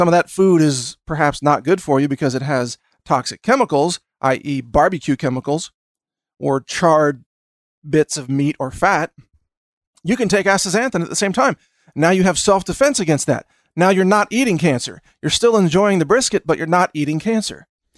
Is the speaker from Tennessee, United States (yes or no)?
no; Texas, United States; And just so you know, I'm a Texan.